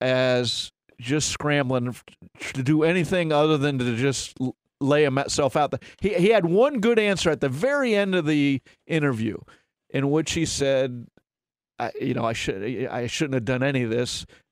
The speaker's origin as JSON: {"language": "English", "town": "Columbus", "region": "Ohio", "country": "United States", "tie": "born or raised there", "said": "Not only am I a fair guy, I grew up in Columbus."}